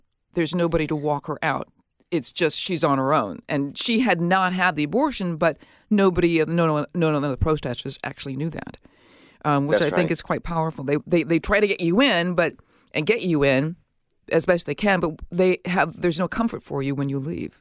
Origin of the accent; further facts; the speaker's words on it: Minneapolis, Minnesota, United States; he is from Minnesota, my hometown, I'm from Minneapolis.